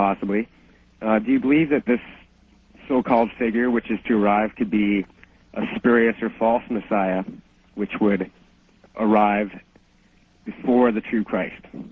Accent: Victoria, British Columbia, Canada; And I'm from Victoria, British Columbia.

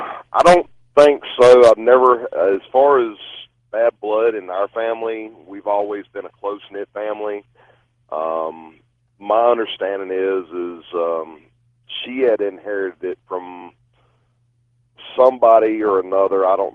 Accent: Winston-Salem, North Carolina, United States; now in King, United States; I live in King, North Carolina, but I grew up in Winston-Salem, so I know the whole story.

